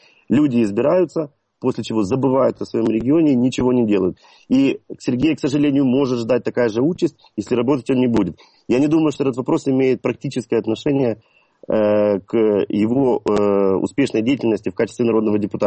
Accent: Kyiv, Ukraine; Я київлянин, я родился в Києві.

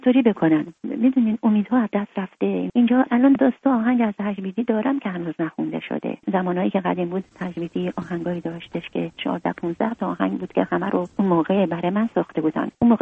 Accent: Iran; moved away as an adult; من 7-8 تا زندگی در ایران عوض کردم تا تونستم. دیگه دیدم هیچ چاره ای ندارم که اون مملکتم و زادگاهم و خاطرات زندگی و کودکی و نوجوانیم و گذاشتم اومدم.

